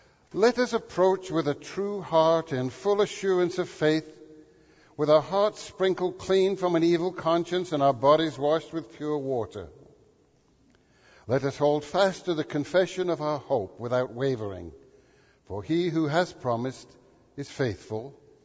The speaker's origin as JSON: {"language": "English", "region": "Maine", "country": "United States", "said": "And I reply, \"I'm from Maine.\" To which many of them respond, \"Ah, yes, I thought I detected an accent.\""}